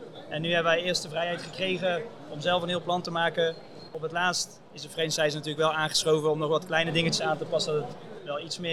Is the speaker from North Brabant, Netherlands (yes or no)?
yes; Oosterhout, North Brabant, Netherlands; Dus wij komen wel altijd uit Oosterhout.